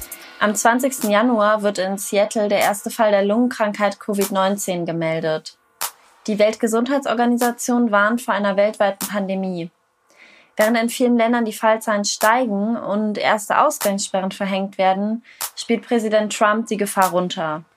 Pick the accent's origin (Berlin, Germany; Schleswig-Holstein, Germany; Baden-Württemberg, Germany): Berlin, Germany; now in Munich, Germany; Wir sind in Berlin zusammen zur Schule gegangen. Jetzt lebe ich in München